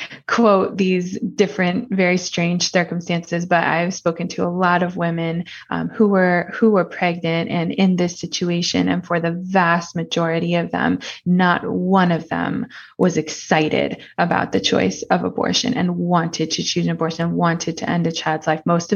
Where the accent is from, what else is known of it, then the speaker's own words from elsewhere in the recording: Bronx, New York, United States; born there; So I was born in the Bronx, and God put a burden on my heart.